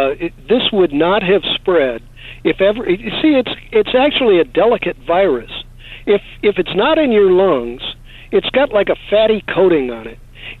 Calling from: San Francisco, California, United States; I'm calling you from San Francisco.

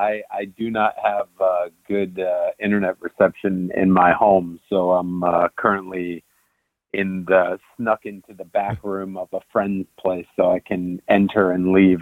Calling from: New York, United States; I am currently calling you from the Catskill Mountains, somewhere in the Catskills.

